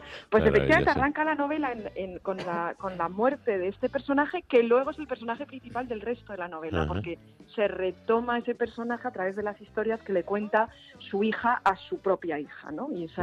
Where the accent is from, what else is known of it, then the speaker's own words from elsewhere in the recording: Paris, Île-de-France, France; Sí, sí, desde pequeña nos fuimos, era muy joven y crecí. crecí mi niñez, adolescencia, juventud en Francia, en París.